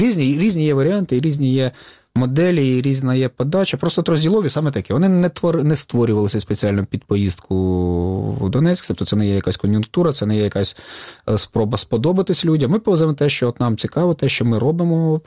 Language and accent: Ukrainian; Starobilsk, Luhansk Oblast, Ukraine; у моєму рідному Старобільську